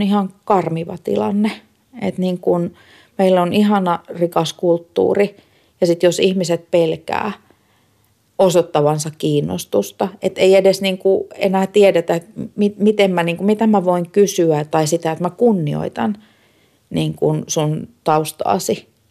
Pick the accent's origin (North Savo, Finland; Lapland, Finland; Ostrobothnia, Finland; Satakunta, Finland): Lapland, Finland; Kaamanen; ja mä oon kotoisin Inarin kunnan pohjoispuolella olevasta pienen pienestä Kaamasen kylästä. Se on ihan tosi pieni kylä ja mun mummola on Syysjärvellä, joka on vielä siitä Kaamasen kylästä sellainen parikymmentä kilsaa pohjoiseen.